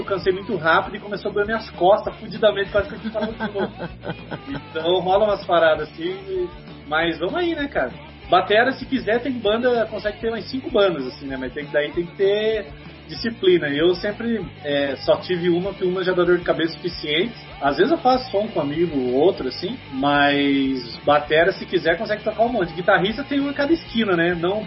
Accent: Curitiba, Paraná, Brazil; Não, eu sou de Curitiba.

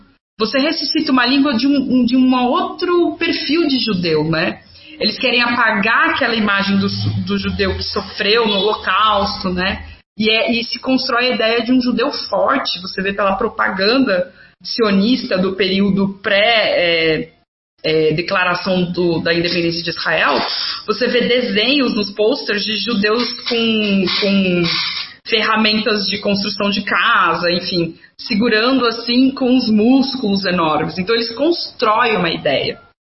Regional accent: Brazil; eu sou brasileira, eu vou para qualquer país que fala português. Se eu for expulsa do Brasil, eu vou para Angola, tranquilamente

